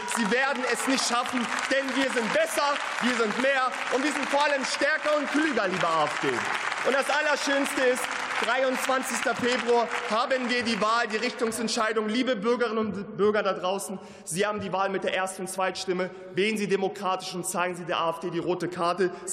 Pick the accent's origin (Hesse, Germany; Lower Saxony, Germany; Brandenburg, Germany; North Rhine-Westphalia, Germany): Lower Saxony, Germany; Hanover; aus Hannover, meine Heimatstadt